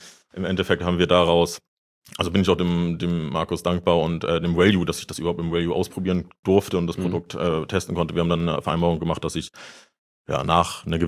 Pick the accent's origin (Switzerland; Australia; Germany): Germany; Rendsburg, Schleswig-Holstein; Ja, wie du schon gesagt hast, ich komme aus Rendsburg, aus dem hohen Norden.